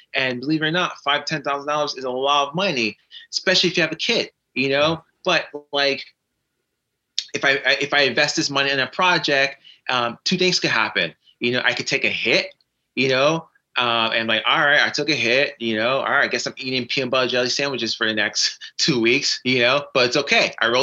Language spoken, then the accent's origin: English; New York, United States; You know, I'm a New Yorker.